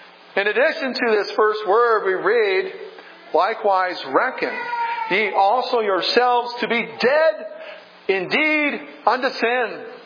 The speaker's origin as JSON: {"language": "English", "region": "the South", "country": "United States", "tie": "born or raised there", "said": "I grew up in the South. And I heard my family members all the time say things like, I reckon."}